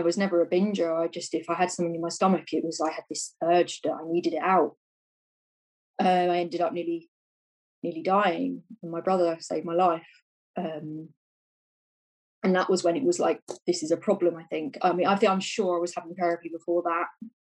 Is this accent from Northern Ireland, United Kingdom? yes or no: no; Lewes, South East England, United Kingdom; I remember I walked into Lewis, my hometown, and I just got on a bus.